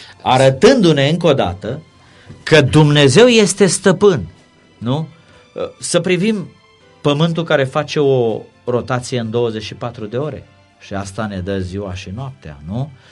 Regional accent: Constanța, Constanța County, Romania; Suntem la marginea mării, în anticul Tomis, orașul meu natal

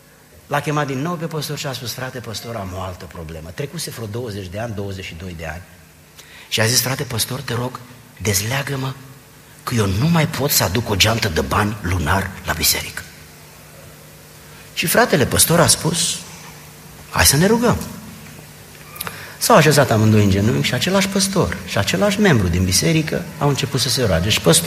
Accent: Romania; moved away; Când noi am venit din România, am venit cu un bagaj cultural.

